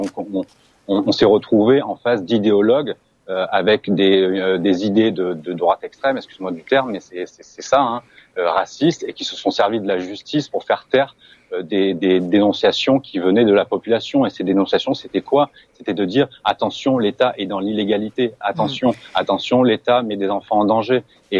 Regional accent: France; en tant que Français

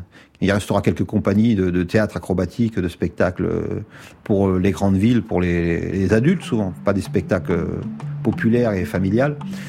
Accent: France; on n'est pas des nomades, on n'est pas des Roms, on est des Français avec domiciliés, avec des bases, et on suit un itinéraire.

